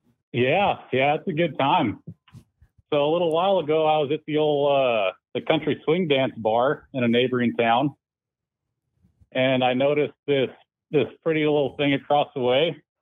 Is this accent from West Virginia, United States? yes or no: no; Colorado, United States; Well, I'm from Eastern Colorado here, honorary part of the Midwest.